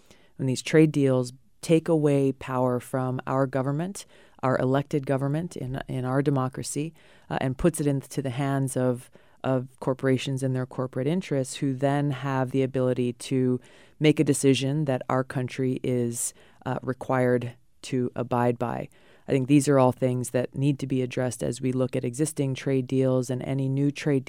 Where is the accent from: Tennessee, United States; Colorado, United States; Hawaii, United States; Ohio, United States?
Hawaii, United States; not only in my home state of Hawaii